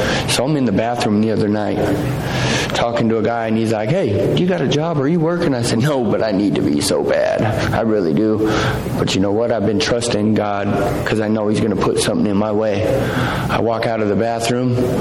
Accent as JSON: {"language": "English", "town": "Las Vegas", "region": "Nevada", "country": "United States", "tie": "born or raised there", "said": "Growing up in Las Vegas, I didn't think, it's a completely different lifestyle out there."}